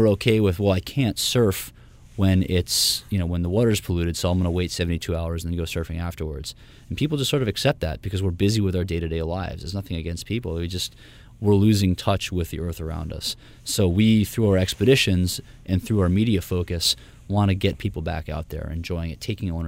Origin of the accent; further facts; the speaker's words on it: New England, United States; For me, I come from the East Coast. I'm from New England. I grew up on the beaches in New England